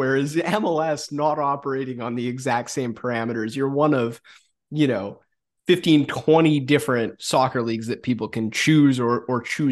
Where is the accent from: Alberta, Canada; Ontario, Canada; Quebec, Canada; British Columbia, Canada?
British Columbia, Canada; Vancouver; obviously growing up in Vancouver, like I'm a, Vancouver Canucks watcher